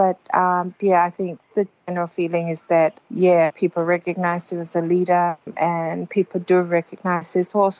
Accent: Tonga; As a Tongan growing up in Tonga, and you know, from ever since primary school

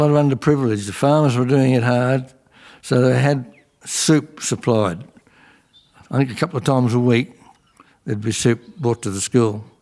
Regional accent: Victoria, Australia; born there; I was born in Wimmera in 1925.

